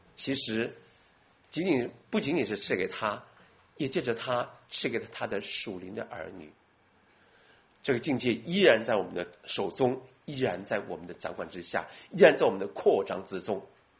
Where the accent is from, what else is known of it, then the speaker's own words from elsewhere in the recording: China; 常常我们中国人常常自傲